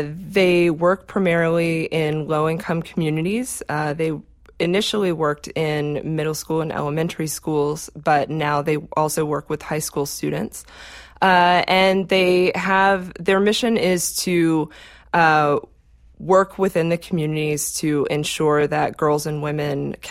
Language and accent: English; Athens, Georgia, United States; Well, I grew up in Athens, Georgia, and I went to college in Atlanta.